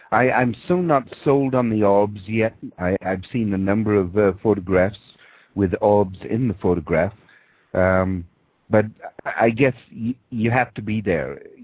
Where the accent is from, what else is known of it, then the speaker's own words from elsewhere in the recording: Canada; We're Canadian, Reiki.